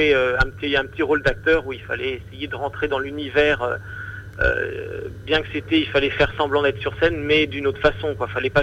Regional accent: Paris, Île-de-France, France; Donc, arriver comme ça en tant que Parisien, essayer de jouer

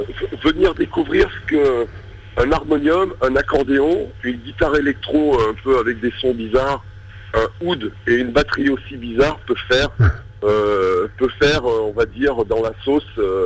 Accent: Saint-Étienne, Auvergne-Rhône-Alpes, France; on est stéphanois tous

